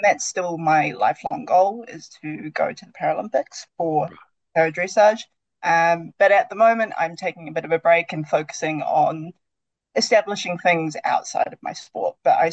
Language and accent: English; Auckland, New Zealand; also born or lived in Christchurch / Dubai; now in Wellington, New Zealand; Christchurch is actually my hometown, but I grew up between Auckland and Dubai. I finished my degree in innovation in Auckland before moving to Wellington. I've been here since 2019.